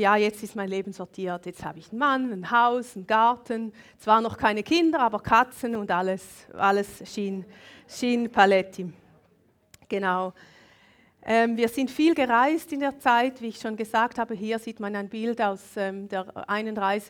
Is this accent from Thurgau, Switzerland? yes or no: yes; Thurgau, Switzerland; ich bin auf dem Seerücken aufgewachsen.